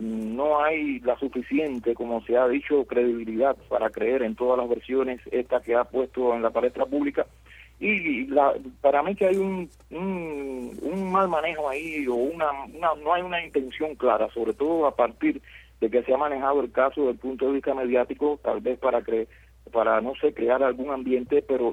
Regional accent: Cuba; Y esto te digo como cubano

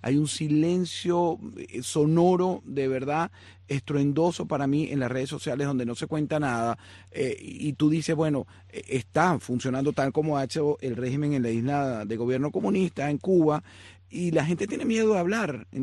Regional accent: Venezuela; por lo menos a este servidor, como venezolano, como periodista

